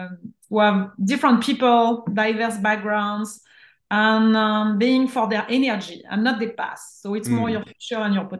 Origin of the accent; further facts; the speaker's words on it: France; English is a second language; now in California, United States; I'm French, as you can see my accent, living in California